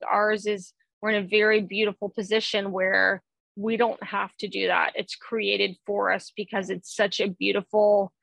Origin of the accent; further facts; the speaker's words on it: the South, United States; I was born and raised in the South.